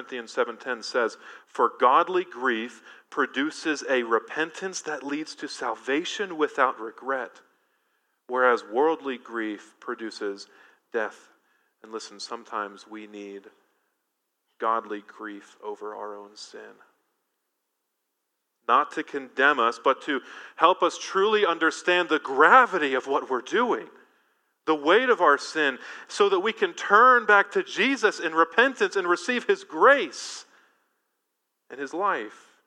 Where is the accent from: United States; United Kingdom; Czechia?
United States; Ohio; also born or lived in Virginia; So I grew up originally in Ohio, which does mean that I'm a Buckeyes fan